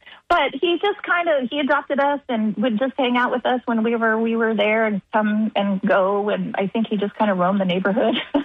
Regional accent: San Antonio, Texas, United States; No, I grew up actually in San Antonio, Texas.

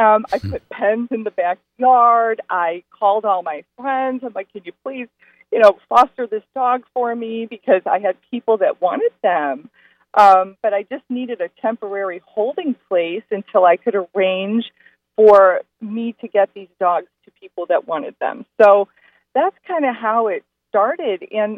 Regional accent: Highland Park, Illinois, United States; I grew up in Highland Park, a suburb

